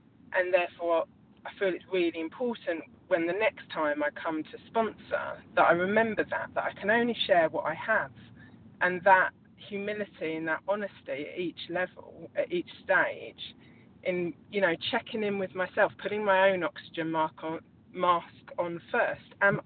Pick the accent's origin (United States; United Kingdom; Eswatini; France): United Kingdom; from the UK.